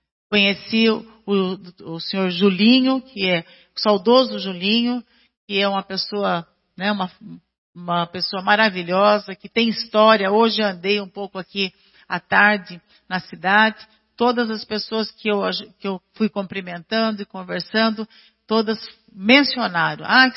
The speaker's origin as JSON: {"language": "Portuguese", "town": "Indaiatuba", "region": "São Paulo", "country": "Brazil", "tie": "born or raised there", "lives_now": "Itu, Brazil", "said": "nasci em Indaiatuba, nascida e criada em Indaiatuba, mas mudei para Itu, porque eu casei com ituano, né, com Herculano, então moro lá há 35 anos."}